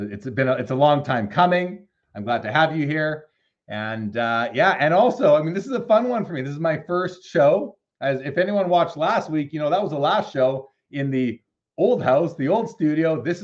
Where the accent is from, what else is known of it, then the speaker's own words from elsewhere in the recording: Canada; just because we're Canadian, we're not only about hockey. Yes, hockey is our baseball.